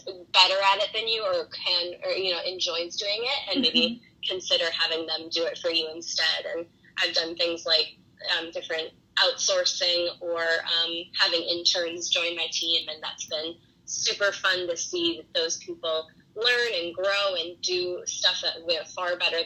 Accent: Wisconsin, United States; She also at the same time that I was growing up in Wisconsin, she was working in Wisconsin

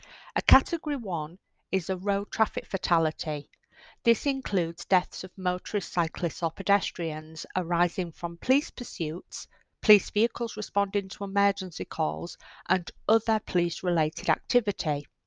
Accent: Hull, Yorkshire and the Humber, United Kingdom; accent: Hull; So apologies for any new listeners to my Hull accent. I try my best to make sure that I am understandable.

